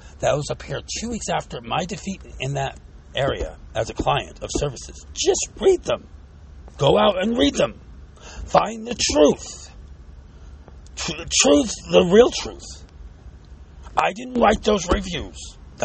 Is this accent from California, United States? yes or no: yes; San Bernardino, California, United States; I'm involved in a situation of gang stalking that the San Bernardino police, my hometown, will not engage a conversation with me.